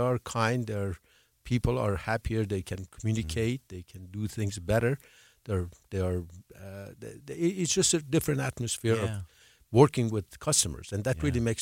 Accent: Iran; English is a second language; I'm from Iran, and in Iran, there are many philosophers that they promoted kindness.

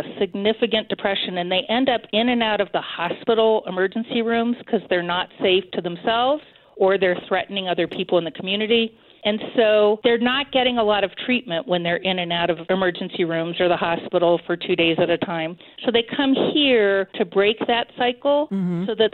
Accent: Denver, Colorado, United States; I grew up in Southeast Denver about 20 minutes away, and my parents were very philanthropic.

